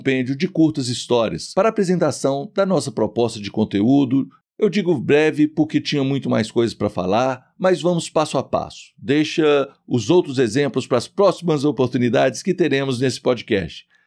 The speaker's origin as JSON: {"language": "Portuguese", "region": "Minas Gerais", "country": "Brazil", "said": "como a gente diz aqui em Minas, eu sempre reunia pessoas do departamento para escutar esses meus causos como um bom mineiro nos intervalos do serviço, né?"}